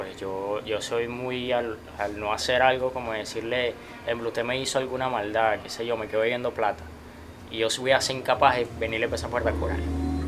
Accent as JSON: {"language": "Spanish", "country": "Venezuela", "moved": "yes", "lives_now": "Colombia", "said": "cuando yo me vine de Venezuela, pues tuve que pasar por Bogotá."}